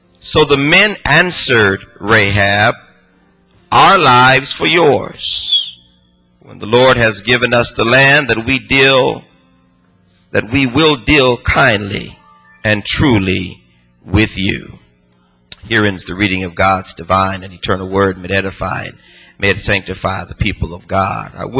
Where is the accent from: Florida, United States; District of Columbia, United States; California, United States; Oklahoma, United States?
California, United States; Los Angeles; When I was growing up in Los Angeles, there was a teacher's aide at my elementary school, Anatole Elementary School.